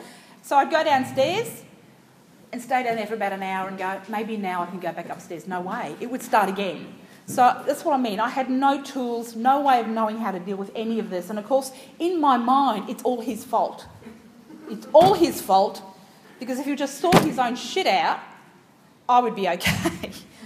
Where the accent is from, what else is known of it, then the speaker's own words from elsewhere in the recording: South Africa; being South African, you don't do as you're told.